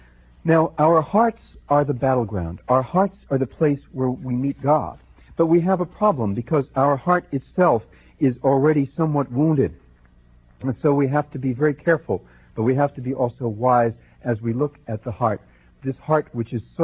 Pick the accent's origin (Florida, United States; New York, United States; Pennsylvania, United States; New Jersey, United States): New Jersey, United States; I was raised in New Jersey, and this song was very popular up there.